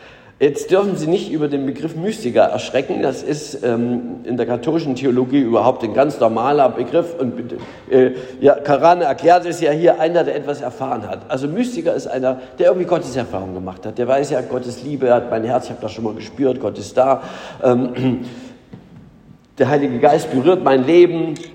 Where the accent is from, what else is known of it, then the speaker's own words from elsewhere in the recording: Saxony, Germany; Ich bin sozusagen ganz normal evangelisch, bin also in Sachsen, ich bin also bekennender Ossi. Und ich bin in Sachsen aufgewachsen, auf einem sächsischen Dorf, relativ volkskirchlich noch.